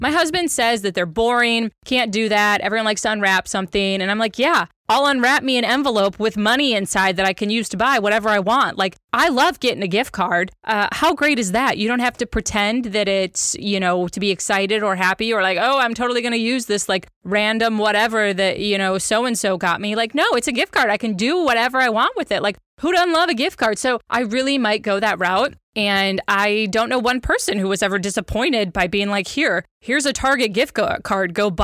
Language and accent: English; Wisconsin, United States; now in Kansas City, United States; And I was born and raised in Wisconsin, lived so much of my life there